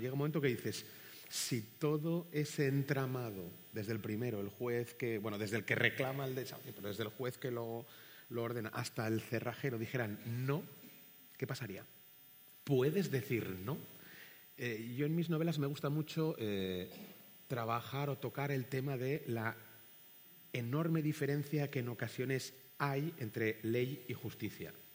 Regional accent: Barcelona, Catalonia, Spain; si yo como barcelonés no me hubiera vendido esa casa a un fondo buitre

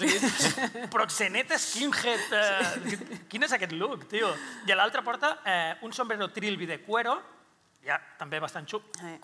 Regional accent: Sant Boi de Llobregat, Catalonia, Spain; A Sant Boi, al meu poble, els pijos, el fill pijo d'algú tenia dos drogueries.

